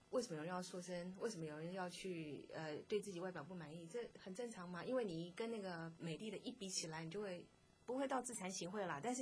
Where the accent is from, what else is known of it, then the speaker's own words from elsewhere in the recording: Jiangsu, China; 那我的身材比较不是比较，根本就像山东人的身材，可是人家看到我说我是江苏人